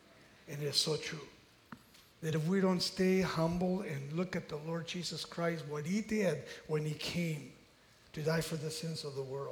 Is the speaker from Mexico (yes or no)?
yes; Mexico City, Mexico; now in United States; I'm a foreigner too, I came from Mexico City.